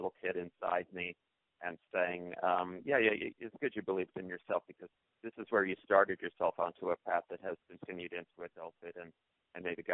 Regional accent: Whitefish Bay, Wisconsin, United States; And people hear that I grew up in Whitefish Bay, and now that must have been an easy and great childhood.

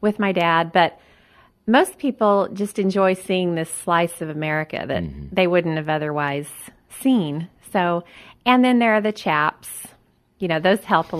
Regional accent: Bartlesville, Oklahoma, United States; I was raised in Bartlesville, Oklahoma.

